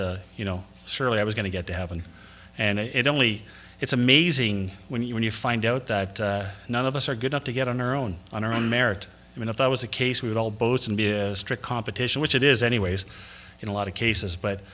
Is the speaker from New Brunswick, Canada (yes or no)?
no; Sudbury, Ontario, Canada; I grew up here in Sudbury. I played a lot of sports. I grew up a long time ago, by the way.